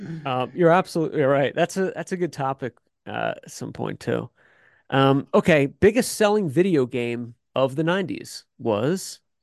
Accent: Philadelphia, Pennsylvania, United States; But when SummerSlam came there as a kid growing up in Philadelphia, that was like Disneyland coming to town or something.

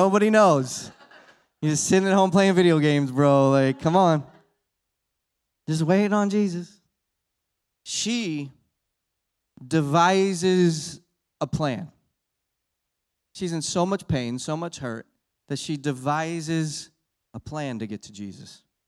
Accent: Philadelphia, Pennsylvania, United States; now in Texas, United States; You know, I live in Texas now. I'm not a Texan. I try to claim it. I grew up in Philadelphia, though.

